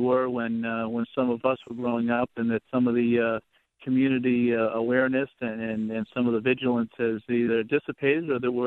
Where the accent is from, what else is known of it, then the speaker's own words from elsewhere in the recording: Boston, Massachusetts, United States; I grew up on the East Coast in the city of Boston, which was a larger metropolitan area